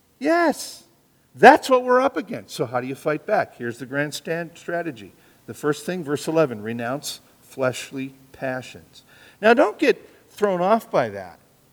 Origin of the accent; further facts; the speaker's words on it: United States; born there; Now, am I glad I'm an American? Absolutely. I am so glad I was born in this country, and I love my country.